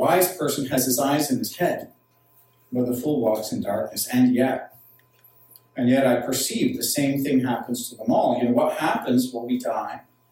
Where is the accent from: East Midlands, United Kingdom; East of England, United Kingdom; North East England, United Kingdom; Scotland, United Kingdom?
Scotland, United Kingdom; Edinburgh; She came from my hometown of Edinburgh